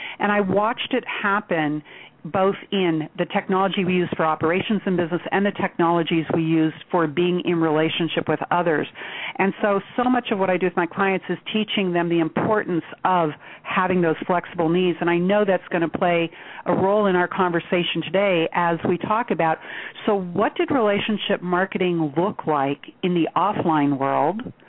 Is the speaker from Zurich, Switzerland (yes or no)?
no; Geneva, Switzerland; when I grew up overseas in Geneva, Switzerland, which is where I learned to ski.